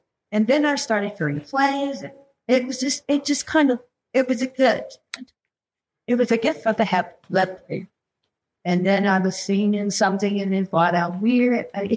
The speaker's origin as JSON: {"language": "English", "region": "Texas", "country": "United States", "tie": "born or raised there", "said": "a live show, when I was growing up in Texas."}